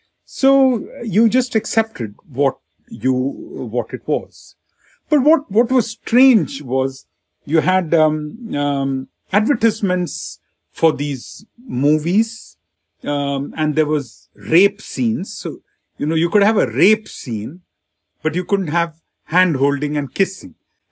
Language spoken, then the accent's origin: English; India; growing up in India, it's not a very, at that time, you know, in the 60s, my parents never hugged